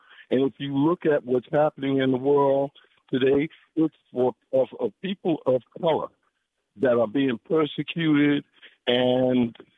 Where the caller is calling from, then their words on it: New York City, New York, United States; I'm calling from Harlem, New York City.